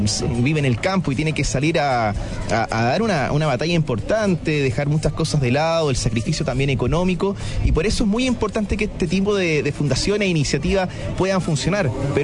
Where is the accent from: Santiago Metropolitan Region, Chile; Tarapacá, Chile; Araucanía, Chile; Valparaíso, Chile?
Valparaíso, Chile; Quintero; yo vengo de Quintero, que es cerca de Viña del Mar